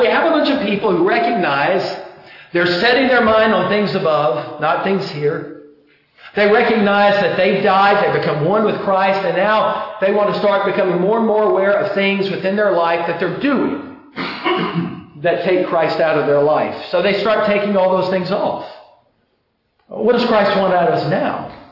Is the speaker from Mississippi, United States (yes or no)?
yes; Mississippi, United States; Up here, if we blow the horn, I'm from Mississippi. In the deep south, you blow your horn, that's rude.